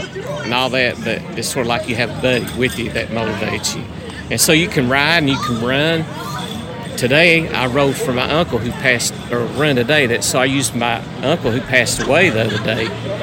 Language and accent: English; Harrogate, Tennessee, United States; from Harrogate, Tennessee.